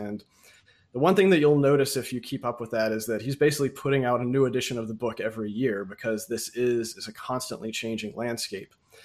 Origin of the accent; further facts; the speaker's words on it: United States; And obviously, me being an American, I've spent all of my time worrying about what the options are here.